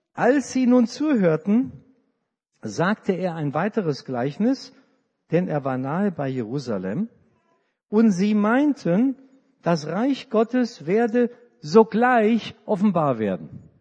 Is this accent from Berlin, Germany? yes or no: no; Karlsruhe, Baden-Württemberg, Germany; Karlsruhe ist meine Heimatstadt, da habe ich meine Kindheit erlebt.